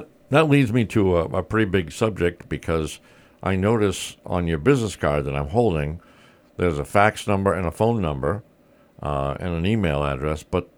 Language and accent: English; Warwick, Rhode Island, United States; You grew up in Massachusetts, and I grew up in Warwick. So there you go.